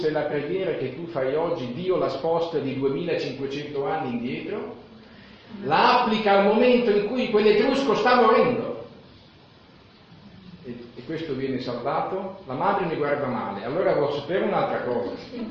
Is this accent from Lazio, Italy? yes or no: no; Bologna, Emilia-Romagna, Italy; born there; Io sono nato a Bologna, vabbè, c'è gli Etruschi anche a Bologna, però ho detto: mia mamma era romagnola.